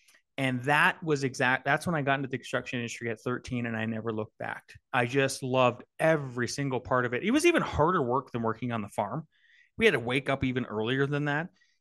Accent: North Dakota, United States; growing up in Northwest North Dakota in a town of only 500 people. I went through one school.

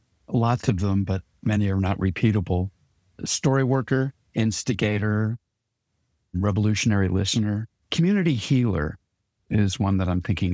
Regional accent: New York, United States; I grew up outside New York City. And so I saw a lot of theater growing up.

